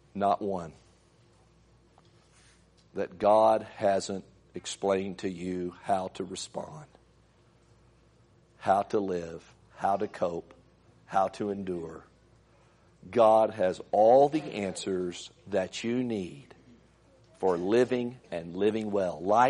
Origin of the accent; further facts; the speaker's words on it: Indiana, United States; I grew up in Indiana. But there's a lot to be thankful for being a Hoosier.